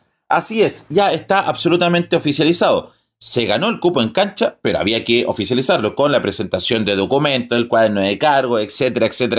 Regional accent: Chile; una internacional que nos afecta a nosotros como chilenos

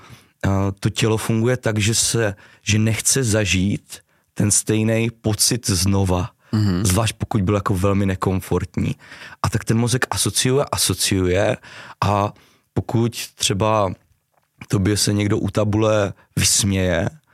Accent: Havířov, Moravian-Silesian Region, Czechia; Z Havířova.

